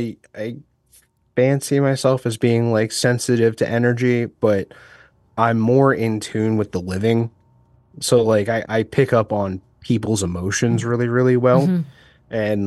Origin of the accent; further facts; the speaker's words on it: Bethlehem, Pennsylvania, United States; Yeah, Bethlehem, Pennsylvania.